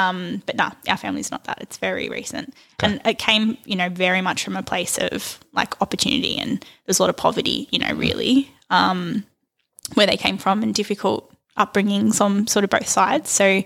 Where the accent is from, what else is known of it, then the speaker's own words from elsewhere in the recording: Hoppers Crossing, Victoria, Australia; So we grew up in Hoppers